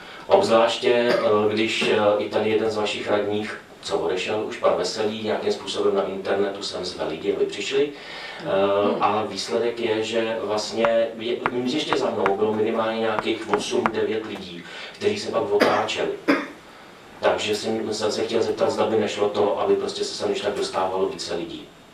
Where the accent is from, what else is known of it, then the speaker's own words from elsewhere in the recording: Plzeň, Plzeň Region, Czechia; z Plzně, jsem tady za veřejnost občanský